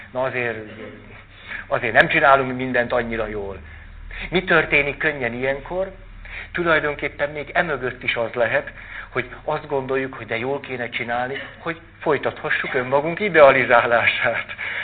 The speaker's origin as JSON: {"language": "Hungarian", "country": "Hungary", "said": "hogy ez igen, magyarok vagyunk."}